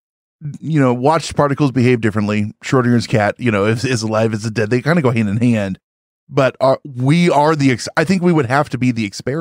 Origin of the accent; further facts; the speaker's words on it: New York, United States; Well, I'm from New York, so I wear socks when it's cold outside.